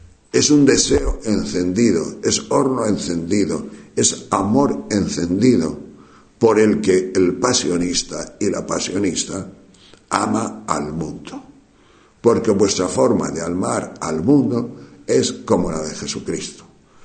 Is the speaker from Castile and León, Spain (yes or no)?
yes; Tejerina, Castile and León, Spain; En mi pueblo, que es un pueblo de la provincia de León, que se llama Tejerina